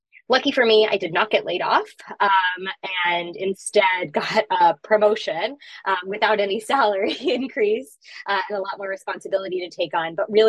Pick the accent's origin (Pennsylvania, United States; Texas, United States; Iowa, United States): Texas, United States; Houston; So I'm from Houston, Texas. I went to the University of Texas in Austin for college.